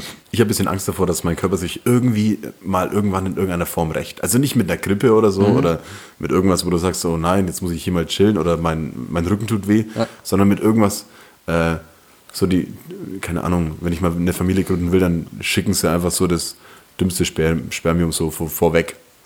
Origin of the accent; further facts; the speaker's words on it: Bavaria, Germany; ich bin ja im Landkreis Fürth aufgewachsen